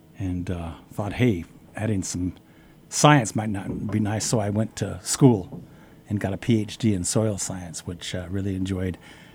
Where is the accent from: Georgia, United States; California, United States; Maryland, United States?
California, United States; Los Angeles; Yeah, well, I was raised in Los Angeles, so I didn't actually have very much gardening